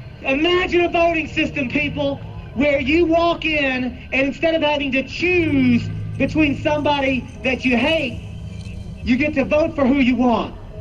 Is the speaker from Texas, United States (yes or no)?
yes; Texas, United States; that's right, I'm from Texas. I'm going to own that right now. I'm from Texas, and I'm here to make amends.